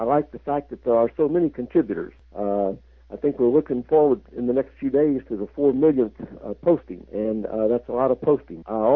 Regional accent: Kentucky, United States; I was born in Kentucky a long time ago. I lived there all my life.

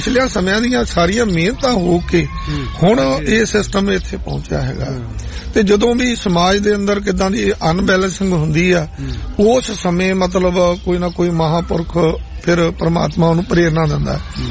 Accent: Seechewal, Punjab, India; ਮੇਰਾ ਬਚਪਨ ਹੀ ਸੀਚੇਵਾਲ ਦਾ ਹੈ ਮਹਾਂਪੁਰਖਾਂ ਦੀ ਸੰਗਤ ਵਿਚ ਹੀ ਬਚਪਨ ਰਿਹਾ

